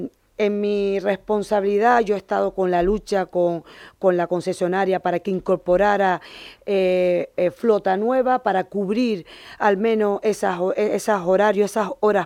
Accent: Morro Jable, Canary Islands, Spain; yo he sido estudiante, encima soy de Morro y he cogido la guagua muchísimas veces para venir a estudiar al instituto.

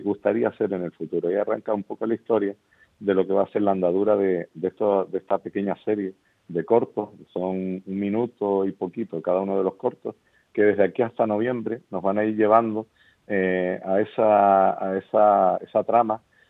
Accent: Los Llanos de Aridane, Canary Islands, Spain; born there; yo nací en los Llanos de Aridane

